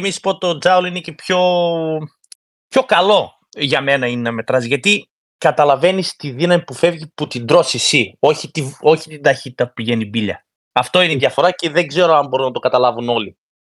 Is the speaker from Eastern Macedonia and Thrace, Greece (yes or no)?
yes; Orestiada, Eastern Macedonia and Thrace, Greece; από την Ορεστιάδα και κανένας δεν με είπε τίποτα